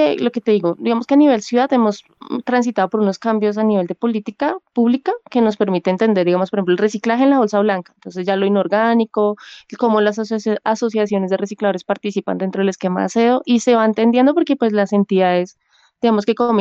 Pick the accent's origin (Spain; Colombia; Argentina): Colombia; Bogotá; Yo crecí en Kennedy, entre Bosa y Kennedy, sí, pero urbano. Entonces llegar a Mochuelo, ya en el año 2010, tenía 15 años